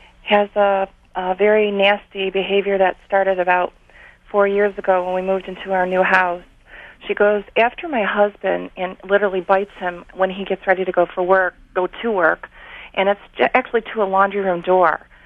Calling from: Lakeview, New York, United States; Lakeview, New York.

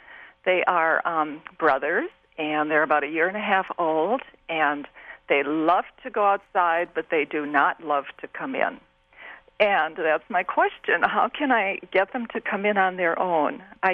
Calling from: Duluth, Minnesota, United States; I'm calling from Duluth, Minnesota.

